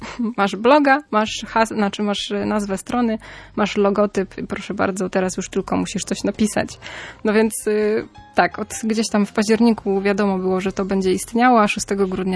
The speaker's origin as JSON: {"language": "Polish", "town": "Świnoujście", "region": "West Pomeranian Voivodeship", "country": "Poland", "said": "Znaczy my oboje jesteśmy ze Świnoujścia"}